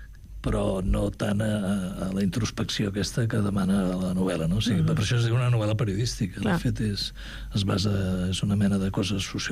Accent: Barcelona, Catalonia, Spain; accent: Barcelona Catalan; volíem buscar el català meu de Barcelona, no? Jo volia que la música fos el meu català, que és un català ple de faltes, que és el que parlem aquí, no? I jo volia que tingués aquest to català de Barcelona

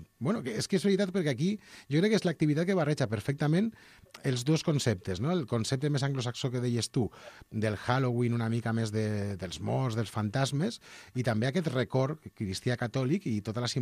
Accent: Castelló, Valencian Community, Spain; Jo sóc de Castelló, eh?

